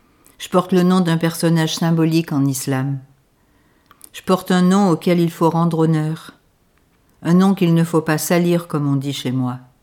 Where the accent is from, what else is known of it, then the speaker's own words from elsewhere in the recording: Saint-Germain-en-Laye, Île-de-France, France; born there; mais je suis née en France, dans le 78 à Saint-Germain-en-Laye. Je viens au monde par césarienne à la clinique Saint-Germain, dans la rue de la Baronne Gérard.